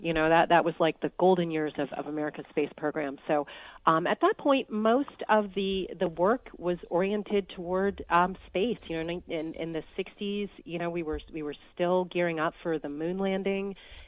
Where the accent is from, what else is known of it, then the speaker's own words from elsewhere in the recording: Hampton, Virginia, United States; I grew up in Hampton, Virginia. It's about 3 hours driving from Washington, D.C. on the Virginia coast.